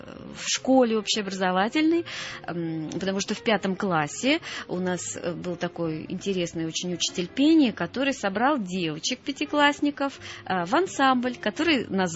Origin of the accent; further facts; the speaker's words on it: Krasnogorsk, Moscow Oblast, Russia; Я из подмосковного городка Красногорска.